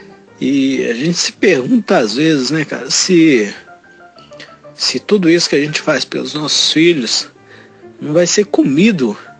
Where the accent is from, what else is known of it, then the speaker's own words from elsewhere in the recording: Belo Horizonte, Minas Gerais, Brazil; Eu sou mineiro, eu sou aqui de Belo Horizonte